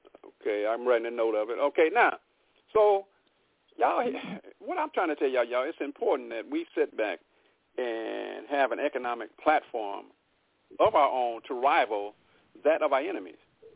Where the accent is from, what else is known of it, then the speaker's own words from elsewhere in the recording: Oklahoma City, Oklahoma, United States; And, again, I'm from Oklahoma City, certified paralegal.